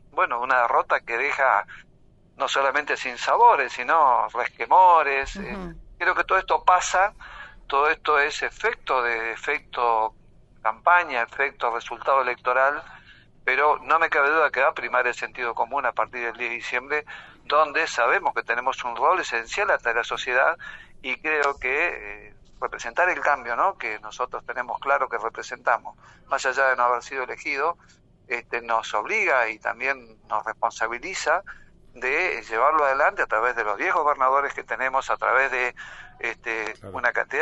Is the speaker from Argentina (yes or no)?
yes; Argentina; sin duda como argentino en el cuarto oscuro voy a definir mi voto